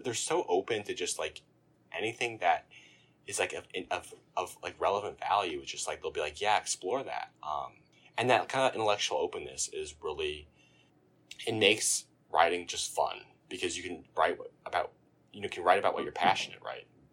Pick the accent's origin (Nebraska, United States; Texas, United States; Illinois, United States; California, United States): Illinois, United States; now in Oberlin, United States; cause I come from Southern Illinois, and it's kind of similar to where I am now